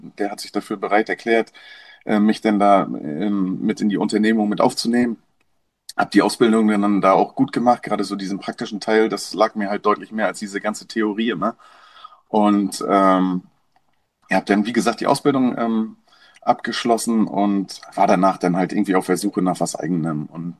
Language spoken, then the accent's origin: German; Rostock, Mecklenburg-Vorpommern, Germany; born there; mittlerweile 38 Jahre alt, gebürtiger Rostocker.